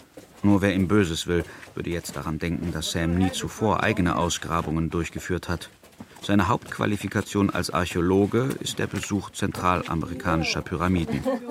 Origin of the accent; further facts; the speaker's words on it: Germany; Ich bin wieder in Visoko, in dieser Stadt, über die ich in meiner Kindheit in Deutschland immer nur Sätze gehört habe, die mit Armut zu tun hatten, mit Kommunismus.